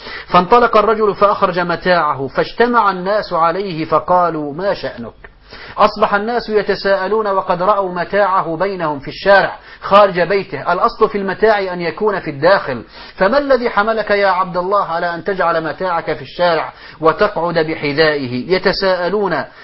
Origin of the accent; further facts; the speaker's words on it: Syria; عندنا في الشام